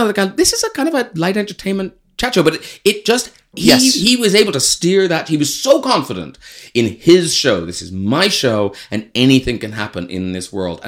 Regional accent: Ireland; because I grew up in Ireland

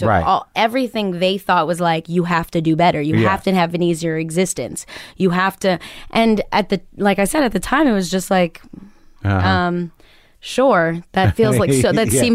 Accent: Chicago, Illinois, United States; I'm Puerto Rican from Chicago.

